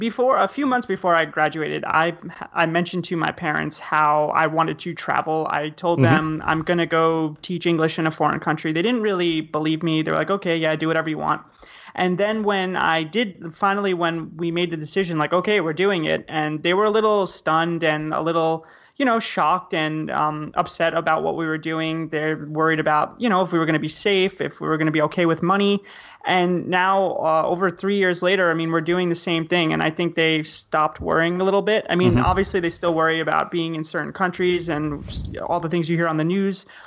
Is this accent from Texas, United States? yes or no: no; New York City, New York, United States; I'm from New York City, and I know with my salary, there's no way at all I would be able to get an apartment and have a good life with my salary from VIP Kid.